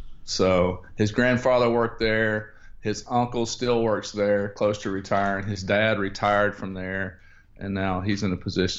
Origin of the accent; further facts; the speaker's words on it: Atlanta, Georgia, United States; So born and raised in Atlanta, Georgia.